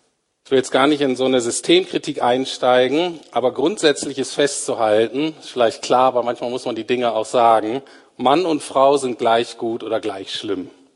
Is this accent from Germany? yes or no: yes; Germany; Da sind wir Deutsche ja ganz weit vorne.